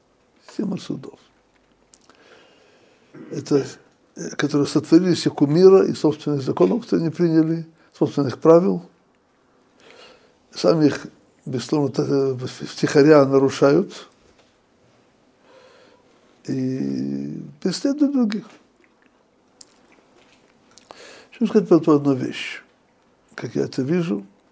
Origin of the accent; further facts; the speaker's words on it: Odesa, Odesa Oblast, Ukraine; Я вырос в Одессе.